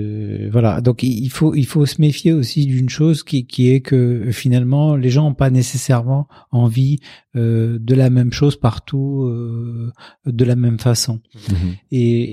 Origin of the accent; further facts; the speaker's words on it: Casablanca, Casablanca-Settat, Morocco; born there; même si je suis né à Casablanca.